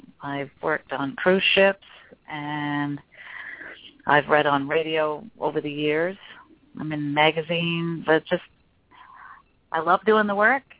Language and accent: English; Maine, United States; Well, I'm from Maine.